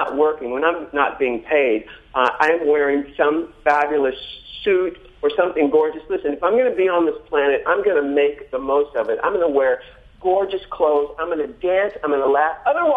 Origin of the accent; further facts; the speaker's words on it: San Diego, California, United States; I'm from San Diego, but I grew up reading magazines about Andy Warhol, and I wanted to move to New York and create a star for myself.